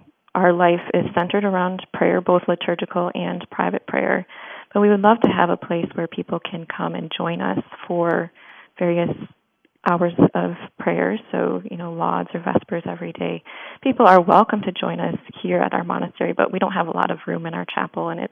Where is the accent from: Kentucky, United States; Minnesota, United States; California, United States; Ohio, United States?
Minnesota, United States; Osseo; I am, yes. I grew up in Osseo, so in the Brooklyn Park, Maple Grove area.